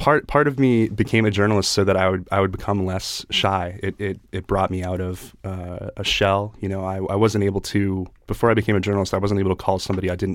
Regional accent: Pennsylvania, United States; In Chester County, Pennsylvania, like horse country.

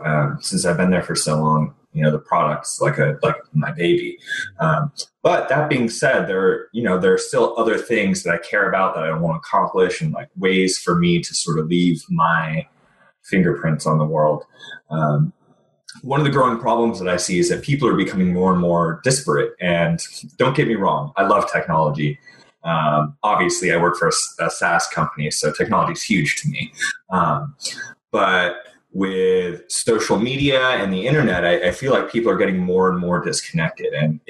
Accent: Santa Barbara, California, United States; born there; also born or lived in Washington / Indiana; I was born in Santa Barbara, moved all around, lived in Washington, Indiana for a bit.

